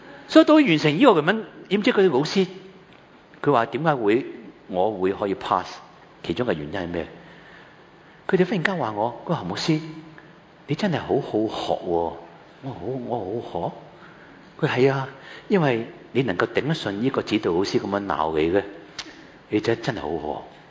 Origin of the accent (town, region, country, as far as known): Hong Kong